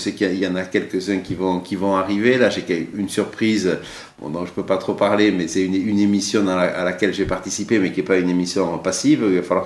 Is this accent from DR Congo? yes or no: no; Occitanie, France; Alors vous voyez, moi j'ai quitté le Gers, et j'ai aussi des mauvaises expériences, des mauvais souvenirs dans le Gers, et qui sont liés à des situations familiales